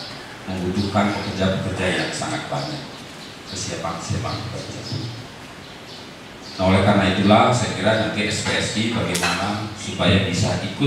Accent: Cirebon, West Java, Indonesia; saya menyambut baik sebagai warga Cirebon, sebagai warga bangsa

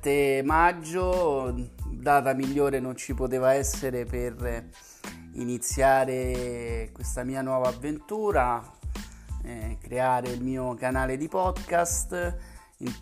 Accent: Rome, Lazio, Italy; born there; accent: Roman; moved away; qui sono più o meno 3.000 chilometri da dove sono nato, io sono romano e si sente sicuramente dall'accento

